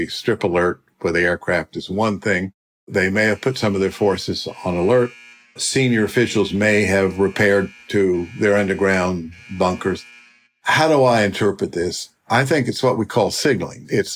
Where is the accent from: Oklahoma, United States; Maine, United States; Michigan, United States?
Oklahoma, United States; I'm from Oklahoma. I'm a country boy.